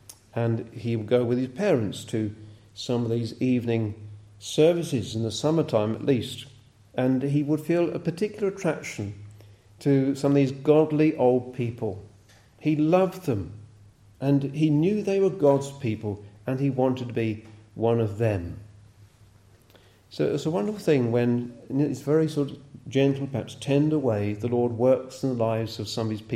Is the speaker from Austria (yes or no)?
no; Hadlow Down, South East England, United Kingdom; born there; the village where I was born in East Sussex, Hadlow Down.